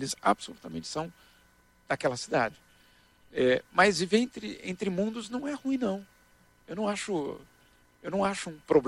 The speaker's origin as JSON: {"language": "Portuguese", "country": "Brazil", "said": "Eu sei que eu sou brasileiro. Eu só tenho passaporte brasileiro. Então, eu tenho certeza que eu sou brasileiro."}